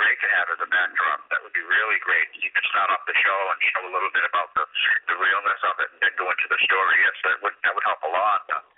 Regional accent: Boston, Massachusetts, United States; I grew up in Old Harbor Projects and then up to Agent Fifth in the corner there. My whole family's from South Boston.

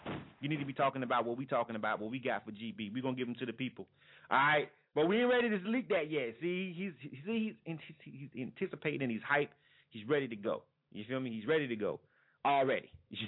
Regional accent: Panama City, Florida, United States; I'm from Glenwood in Bangin' Bay 850, Panama City, Florida. That's my city, but my hood is called Glenwood.

